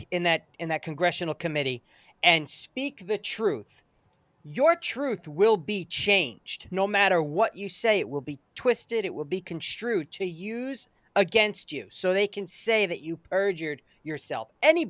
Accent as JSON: {"language": "English", "country": "United States", "said": "as an American patriot, I love my country."}